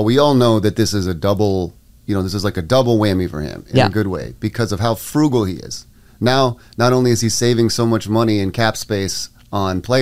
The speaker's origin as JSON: {"language": "English", "town": "Indianapolis", "region": "Indiana", "country": "United States", "said": "we're from Indy and not Baltimore"}